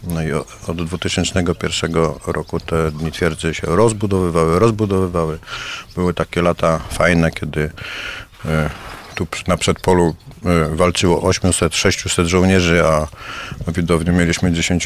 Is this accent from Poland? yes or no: yes; Nysa, Opole Voivodeship, Poland; Nysa była odbudowywana dopiero w latach 80., także wychowałem się na gruzowisku miasta.